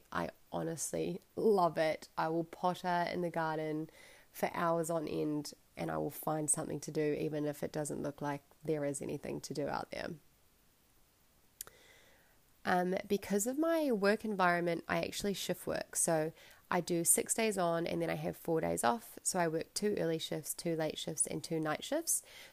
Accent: Pukekohe, Auckland, New Zealand; now in Wellington, New Zealand; I'm currently living in Wellington, New Zealand. I was originally born and raised in Pukekohe, which I would have called a small town. I'm just not sure it would be considered that anymore, and that's in South Auckland.

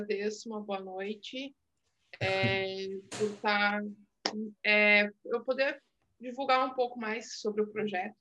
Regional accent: Curitiba, Paraná, Brazil; moved away as an adult; now in Portugal; hoje eu tenho 39 anos, eu sou brasileira, dá para perceber pelo sotaque. Eu sou da zona, sou da região sul do Brasil, de Curitiba. Vivo aqui em Portugal, vai fazer 4 anos.

